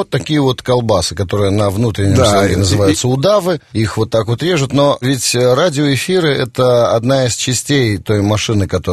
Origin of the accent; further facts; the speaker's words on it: Belarus; Мы, белорусы, не пробивные, не амбициозные.